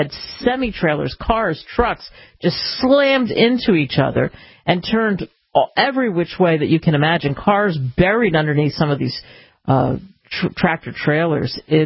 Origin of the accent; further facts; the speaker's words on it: United States; and I love history, and I love this country, and I love being an American.